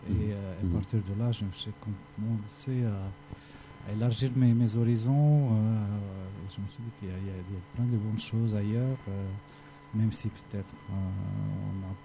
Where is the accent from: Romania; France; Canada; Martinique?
Romania; French is a second language; moved away as an adult; also born or lived in Greece; Bon, j'ai continué ça jusqu'à 18 ans, peut-être 20 ans, et à 20 ans, quand j'ai quitté la Roumanie, et Fulgar, évidemment, avec mon premier salaire en Grèce